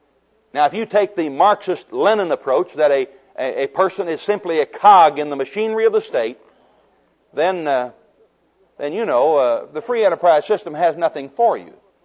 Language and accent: English; United States; born there; I'm an American by birth and proud of it. I'm a little weary of people apologizing for being Americans.